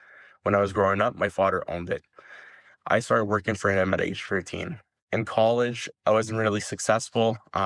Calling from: Montreal, Quebec, Canada; from Montreal.

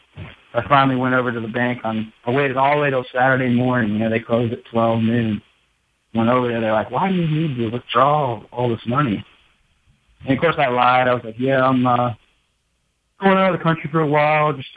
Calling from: Charlotte, North Carolina, United States; I'm from Charlotte, North Carolina.

